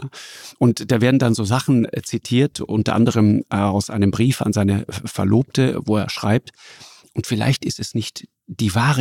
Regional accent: Tyrol, Austria; Mit dem hat man als Tiroler echt ein Hühnchen zu rupfen.

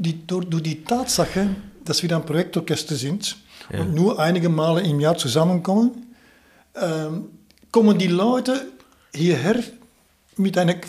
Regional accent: Belgium; German is a second language; Also zuerst muss ich sagen, also ich komme aus Belgien

